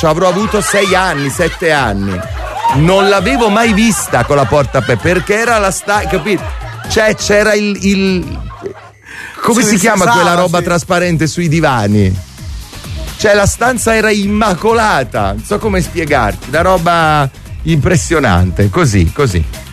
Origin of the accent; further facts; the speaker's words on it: Aversa, Campania, Italy; also born or lived in Naples; La prima ventina d'anni li ho vissuti ad Aversa, ok? Sono nato a Napoli, poi siamo andati ad Aversa perché papà ha preso lavoro lì e quindi ci siamo trasferiti. E io ero piccolo quando ci siamo trasferiti